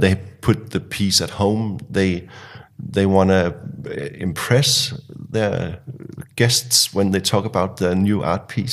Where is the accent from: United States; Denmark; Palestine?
Denmark; Actually, I'm from Denmark, and my mother brought me on a vacation when I was 12, all the way up north in Denmark.